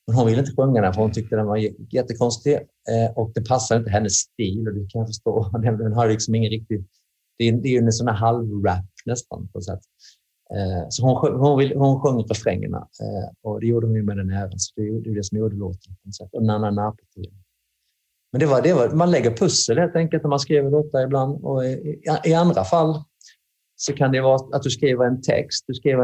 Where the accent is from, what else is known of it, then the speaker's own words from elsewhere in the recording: Sweden; ingen visste ju någonting om oss, och vi var från Sverige, vilket var väldigt udda